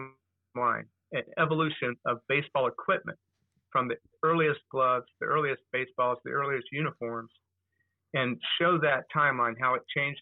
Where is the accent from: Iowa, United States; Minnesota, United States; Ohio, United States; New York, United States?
Ohio, United States; Dayton; My brother-in-law would take us to the games in Cincinnati. I grew up in Dayton, an hour away.